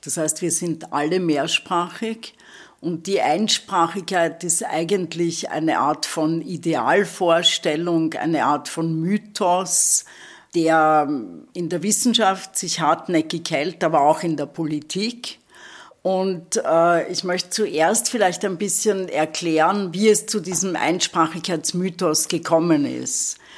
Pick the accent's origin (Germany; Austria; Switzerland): Austria; Das war bei uns in Österreich zum Beispiel, also Wien um 1900, extrem vielsprachig.